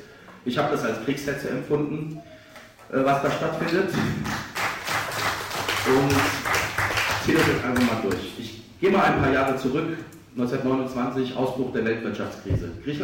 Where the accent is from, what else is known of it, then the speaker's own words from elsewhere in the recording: Frankfurt, Hesse, Germany; Also ich selber bin eigentlich ein waschechter Frankfurter Bub. Der eine Unterschied ist, dass meine Mutter aus Griechenland stammt und ich deswegen natürlich eine gewisse Bindung zu diesem Land habe.